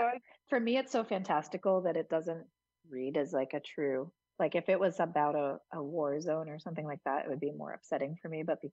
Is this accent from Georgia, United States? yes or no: no; Hudson, New York, United States